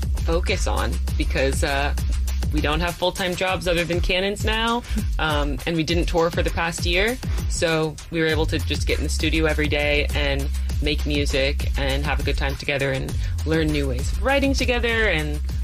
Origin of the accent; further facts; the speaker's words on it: Florida, United States; Yeah, I'm originally from Florida, and I really wanted to start a band.